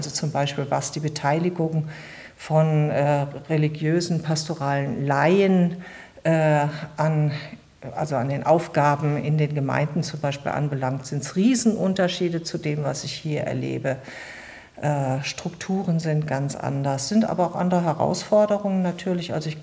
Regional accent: Cologne, North Rhine-Westphalia, Germany; moved away as an adult; now in Munich, Germany; Bin aus Köln ursprünglich geboren und bin dann 1983 nach München bzw. eben nach Bayern gekommen.

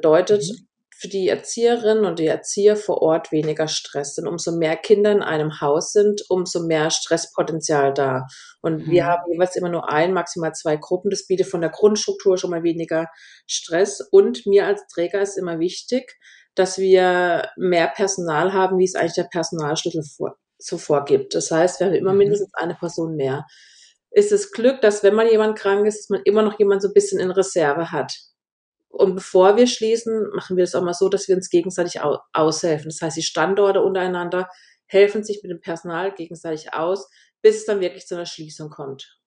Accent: Baden-Württemberg, Germany; accent: Baden dialect; Ich komme aus dem schönen Südbaden. Vielleicht hört man das nachher auch ein bisschen im Podcast an meinem Dialekt, und dem symbadisch-badischen Dialekt.

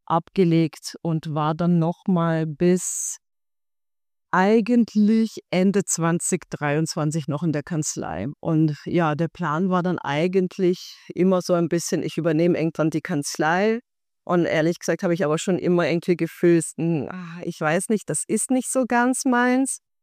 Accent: Baden-Württemberg, Germany; now in Munich, Germany; als ich so halb bei meinen Eltern gewohnt habe, in der Nähe von Stuttgart. Und ich bin dann, aber ich wusste immer, da wo ich herkomme, ist zwar ganz schön, aber nichts für mich. Und dann bin ich nach der Ausbildung eigentlich direkt nach München.

